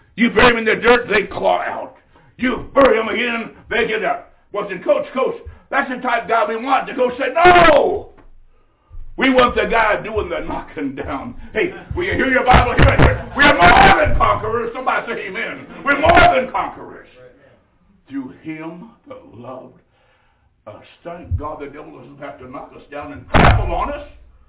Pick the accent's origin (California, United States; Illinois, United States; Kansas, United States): Illinois, United States; I said, ma'am, I'm from Illinois.